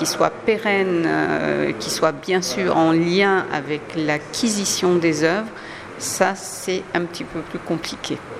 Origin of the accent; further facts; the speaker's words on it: Burkina Faso; born there; also born or lived in Niger; Je suis née au Burkina Faso, j'ai vécu au Niger très longtemps.